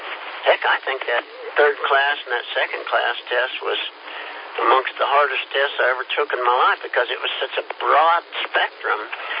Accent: Kansas, United States; I was from Kansas, I guess, Keith, and it just didn't agree with me.

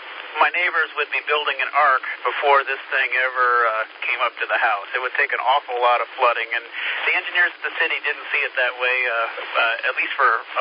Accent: Oxnard, California, United States; I am also from California, but the other end of the state, Oxnard, is where I grew up, just north of Los Angeles.

